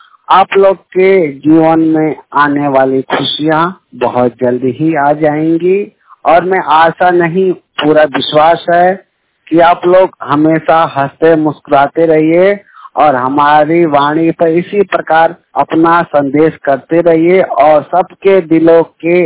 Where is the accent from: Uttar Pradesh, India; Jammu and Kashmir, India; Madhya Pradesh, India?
Uttar Pradesh, India; Mau; मैं उत्तर प्रदेश मऊ जिले का रहने वाला हूं